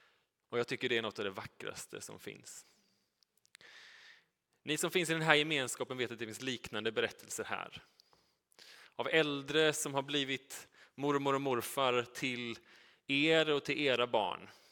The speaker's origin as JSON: {"language": "Swedish", "town": "Uddevalla", "region": "Västra Götaland County", "country": "Sweden", "tie": "born or raised there", "said": "Men Uddevalla där jag är uppvuxen är ju en plats som fortfarande ligger mig varmt om hjärtat."}